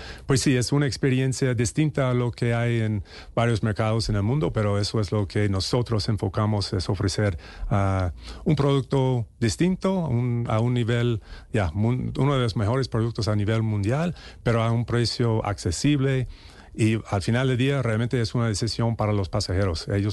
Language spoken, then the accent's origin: Spanish; United States; Spanish is a second language; yo soy estadounidense y empecé mi carrera en aviación en las Fuerzas Aéreas de los Estados Unidos